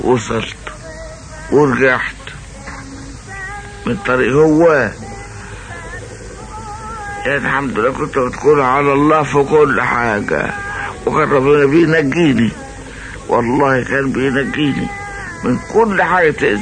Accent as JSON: {"language": "Arabic", "country": "Egypt", "said": "طبعا ما انا مصري يعني بتغني عربي"}